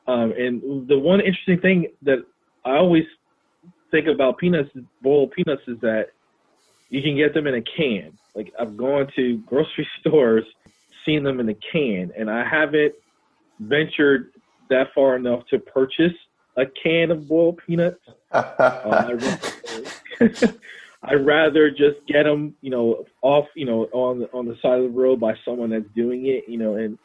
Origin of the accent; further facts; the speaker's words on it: New Jersey, United States; growing up in the North, but my grandmother cooked okra a lot in our home in New Jersey.